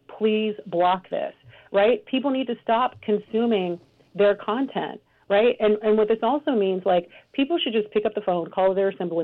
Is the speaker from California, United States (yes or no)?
yes; California, United States; I alluded to before that I'm from California.